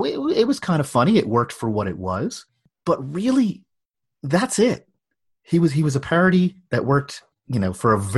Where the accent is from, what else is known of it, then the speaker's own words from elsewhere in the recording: Philadelphia, Pennsylvania, United States; I grew up in Philadelphia, so I did not know what it was like to have your team win the Super Bowl.